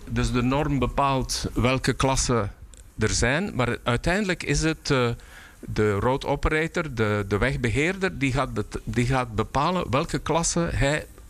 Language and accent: Dutch; Flanders, Belgium; Als Vlaming mag ik daar wel, mag ik er ook wel trots op zijn.